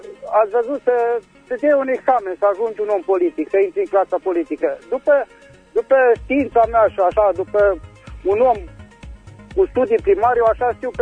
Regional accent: Romania; noi ca români nu avem în Constituția noastră legea să avem o școală politică

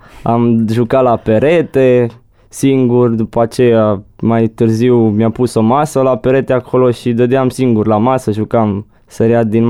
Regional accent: Reșița, Caraș-Severin, Romania; sunt din Reșița, am 18 ani.

